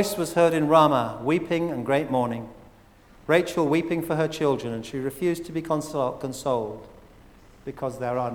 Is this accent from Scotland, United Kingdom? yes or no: no; Poole, South West England, United Kingdom; also born or lived in London; Actually, I was born in London. I only lived there for a year, and then my parents went to Poole. And I grew up in Poole.